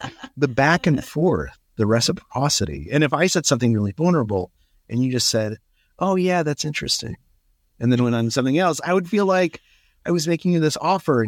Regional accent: Albuquerque, New Mexico, United States; So I grew up in Albuquerque.

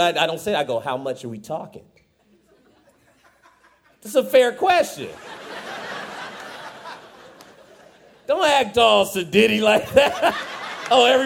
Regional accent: Fresno, California, United States; Like, I'm from, not in my town, I'm from Fresno.

